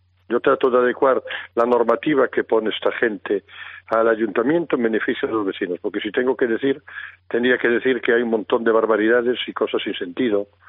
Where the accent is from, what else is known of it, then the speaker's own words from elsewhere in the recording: Spain; Como español me siento avergonzado